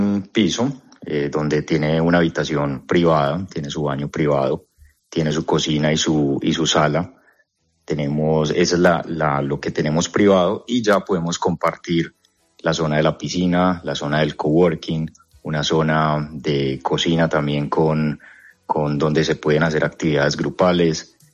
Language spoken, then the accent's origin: Spanish; Colombia; moved away as an adult; now in Madrid, Spain; Venimos de Colombia y nos enfrentamos al tema del alquiler, a buscar una vivienda que nos guste. Y estoy hablando de que estoy con mi esposa. Y cuando llegamos a Madrid